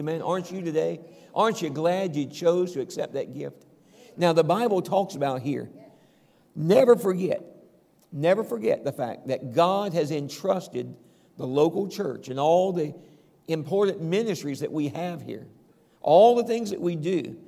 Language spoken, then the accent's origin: English; the South, United States; I'm from the South, so what do you call it up here?